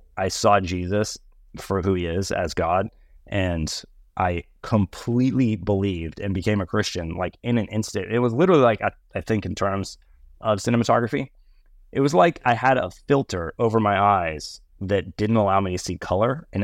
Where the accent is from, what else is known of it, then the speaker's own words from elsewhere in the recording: Texas, United States; I'm originally from Texas, grew up going to church